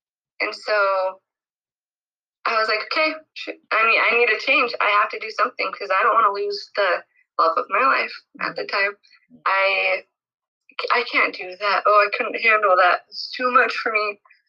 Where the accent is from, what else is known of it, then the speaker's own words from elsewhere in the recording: Utah, United States; now in California, United States; I'm from Utah. I live in California.